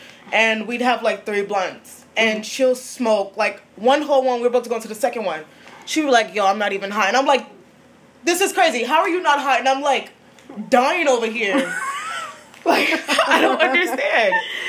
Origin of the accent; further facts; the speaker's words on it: New York, United States; See, I'm from New York.